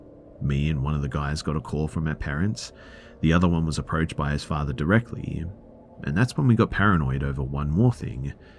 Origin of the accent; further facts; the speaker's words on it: Ukraine; English is a second language; I'm from the Ukraine